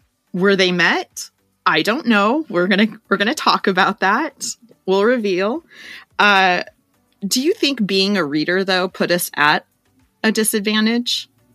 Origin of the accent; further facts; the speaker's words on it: California, United States; I'm from California.